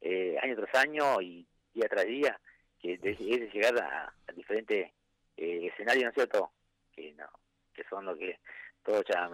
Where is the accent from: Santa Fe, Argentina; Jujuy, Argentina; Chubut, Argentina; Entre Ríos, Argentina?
Entre Ríos, Argentina; Gualeguay; Somos de Gualeguay, tocamos siempre en Gualeguay